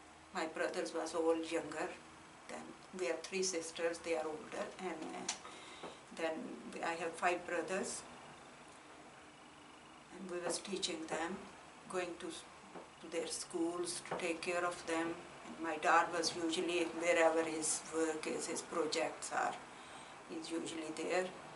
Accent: Faisalabad, Punjab, Pakistan; English is a second language; I'm from Faisalabad and I born in a village where my mom's mom lived

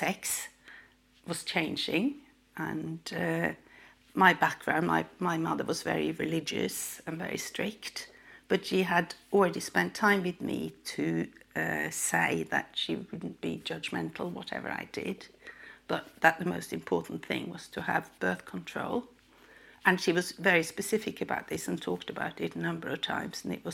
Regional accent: Norway; moved away as an adult; now in Cardiff, United Kingdom; Okay, so I'm from Norway. I came to Cardiff to go to university back in 1966 and have lived here ever since.

